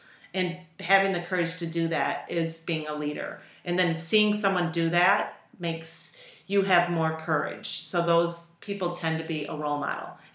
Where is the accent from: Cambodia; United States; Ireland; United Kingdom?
United States; Wisconsin; also born or lived in Chicagoland; I mean, I worked in telecommunications in Chicagoland. Then I moved back home to Wisconsin. I'm not from Milwaukee, so I didn't have any connections